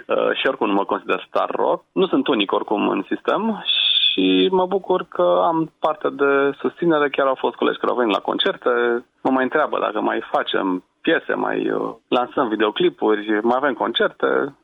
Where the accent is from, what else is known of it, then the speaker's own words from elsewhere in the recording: Brașov, Brașov County, Romania; sunt din Brașov, sunt plutonier ajutant la Inspectoratul pentru Situații de Urgență Țara Bârsei al Județului Brașov